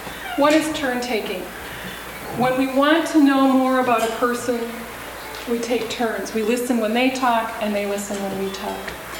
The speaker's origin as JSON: {"language": "English", "town": "Mankato", "region": "Minnesota", "country": "United States", "said": "I'm from Mankato, Minnesota."}